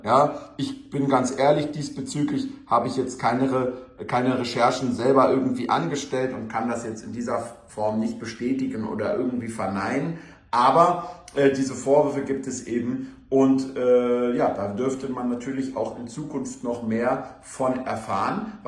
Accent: Germany; Auch Deutschland hat halt eben verloren und da muss ich als Deutscher das einfach akzeptieren

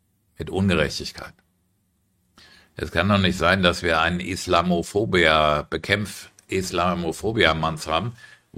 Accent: Frankfurt, Hesse, Germany; wenn ich in meiner Heimatstadt Frankfurt auf der Straße sitze

